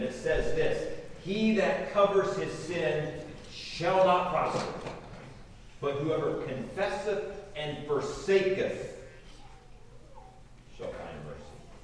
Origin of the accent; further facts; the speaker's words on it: Iowa, United States; also born or lived in Minnesota / Pennsylvania / Grenada; I grew up in Kelowna, Iowa. Many of you would probably know Floyd Helmut. I grew up at Sunnyside, and my wife is from northern Minnesota.